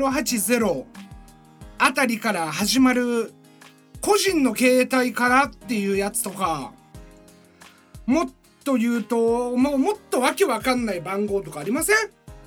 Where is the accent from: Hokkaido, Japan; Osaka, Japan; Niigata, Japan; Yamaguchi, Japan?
Niigata, Japan; Mitsuke; その俺の地元の市外局番なわけですね、新潟県見附市の。